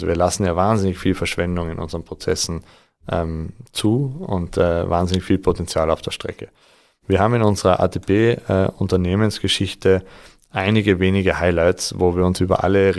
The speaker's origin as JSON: {"language": "German", "country": "Austria", "said": "ich bin ja Österreicher, man hört"}